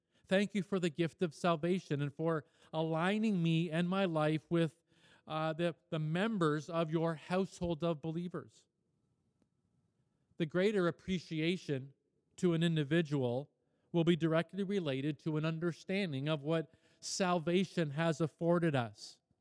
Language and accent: English; Canada; born there; I was born in Canada, and thus upon registration of my birth, I became a Canadian citizen.